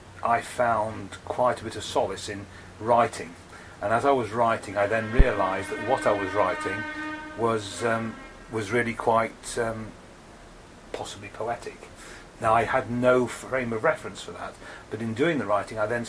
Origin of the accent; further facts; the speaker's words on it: East Midlands, United Kingdom; family are from Wales, and there is a very different poetic tradition in Wales that I wasn't particularly familiar with growing up in the East Midlands.